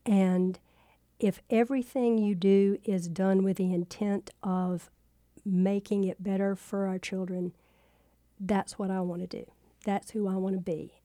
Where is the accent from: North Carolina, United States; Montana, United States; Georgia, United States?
North Carolina, United States; And when I came back to my hometown, and I looked around and saw that our people in Pender County didn't value who they were.